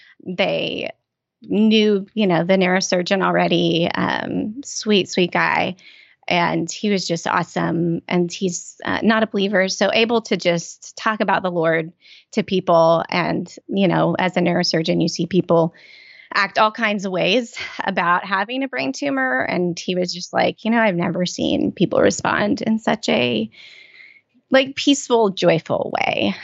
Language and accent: English; Oklahoma, United States; And my family, I'm from Oklahoma, so my family all still lives in Oklahoma.